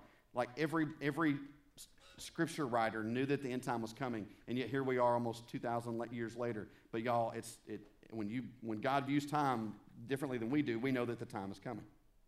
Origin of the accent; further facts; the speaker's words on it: Arkansas, United States; I'm from South Arkansas, right? From Central, just Arkansas in general.